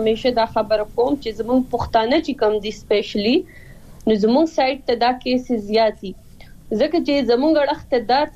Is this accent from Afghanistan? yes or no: no; Swat, Khyber Pakhtunkhwa, Pakistan; زه پخپل چونکی د سوات نه يم